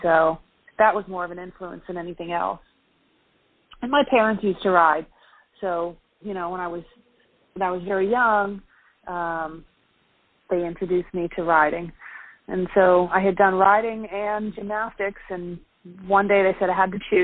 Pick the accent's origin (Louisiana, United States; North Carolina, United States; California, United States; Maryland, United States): Maryland, United States; also born or lived in Ohio; Well, I was born in Ohio, but I mainly was raised in Maryland.